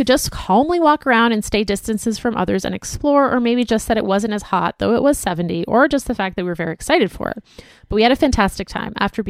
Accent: Florida, United States; now in Colorado, United States; I grew up in Florida with Latino parents who had no idea that this was a thing. So, of course, I never got to do fall things. But my husband and I moved to Colorado earlier this year

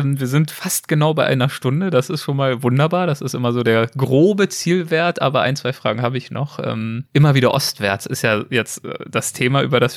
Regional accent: East Germany, Germany; Ich als DDRler höre das natürlich sehr gern, aber ja.

